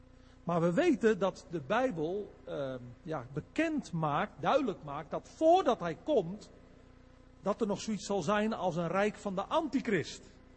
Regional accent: Wijngaarden, South Holland, Netherlands; Ik ben geboren en getogen in de Alblasserwaard. Niet ver hier vandaan geboren in Wijngaarden. Een beetje eenzelfde soort dorp als Nieuw-Lekkerland.

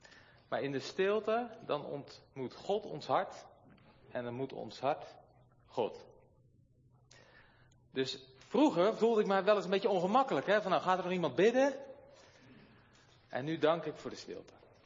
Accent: Netherlands; Ik ben Nederlander

